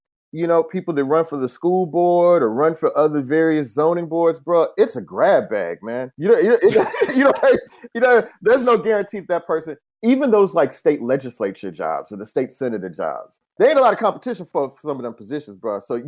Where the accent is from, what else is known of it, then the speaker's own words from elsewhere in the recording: Houston, Texas, United States; because, you know, we talk about being from Houston. I'm a Houston person, dyed in the wool. I love my hometown.